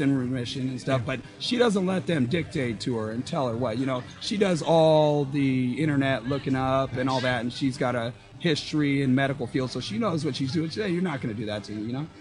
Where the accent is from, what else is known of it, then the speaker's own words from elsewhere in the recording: Portland, Oregon, United States; I love Portland. I was born and raised. I was born on Morgan and Albina in my living room, natural birth.